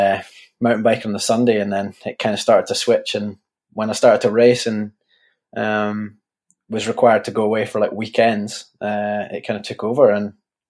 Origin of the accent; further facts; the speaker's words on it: Scotland, United Kingdom; I guess growing up in the Scottish Borders, it was kind of like the thing to do when you're younger.